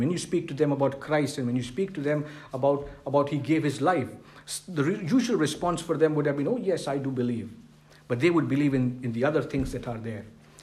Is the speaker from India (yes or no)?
yes; India; because I come from India